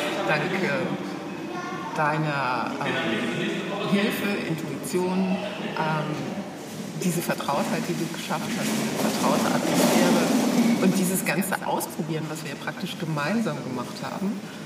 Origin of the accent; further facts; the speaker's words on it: Bonn, North Rhine-Westphalia, Germany; Ich verrate auch mein Alter, ich bin 62 Jahre alt. Und ich komme aus Bonn, arbeite dort noch als Office Managerin.